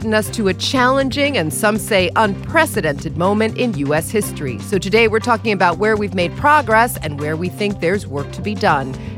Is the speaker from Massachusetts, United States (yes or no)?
no; New York City, New York, United States; What's up, New York City? We've got a lot of loyal New York listeners in the house today. This is my hometown.